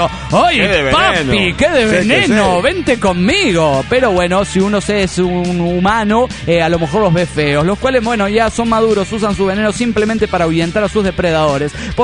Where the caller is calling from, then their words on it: Mérida, Yucatán, Mexico; de Mérida, Yucatán, México.